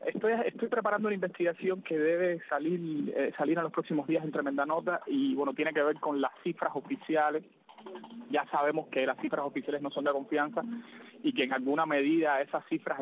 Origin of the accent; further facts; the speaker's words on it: Sagua la Grande, Villa Clara, Cuba; voy a seguir en Sagua, que tú sabes por otra parte que es mi tierra